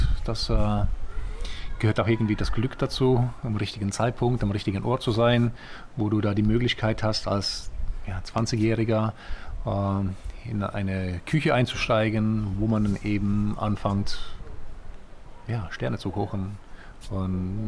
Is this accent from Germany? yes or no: no; Switzerland; born there; ich bin gebürtiger Schweizer